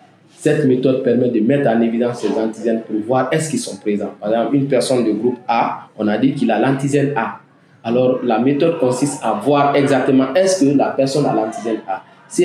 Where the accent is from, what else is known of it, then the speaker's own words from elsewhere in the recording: Guinea; surtout chez nous en Guinée ici